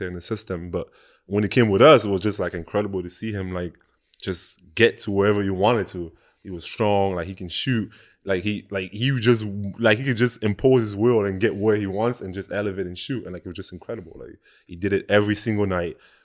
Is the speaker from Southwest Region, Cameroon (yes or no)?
no; Douala, Littoral, Cameroon; because I'm from Douala in Cameroon.